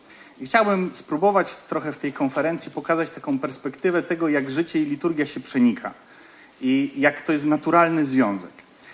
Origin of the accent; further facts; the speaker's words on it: Lesser Poland, Poland; Ja również jestem z Podhala. Aczkolwiek jest w tym pewna różnica, ponieważ Wojtek jest z mizernej, z wioski, a ja jestem z miasta.